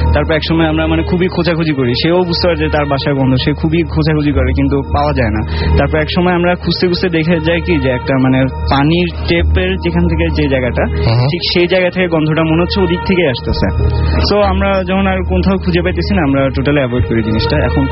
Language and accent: Bangla; Chittagong, Chattogram Division, Bangladesh; আমি চিটং এ যখন ছিলাম তখন স্কুল কলেজ সবকিছু চিটং এ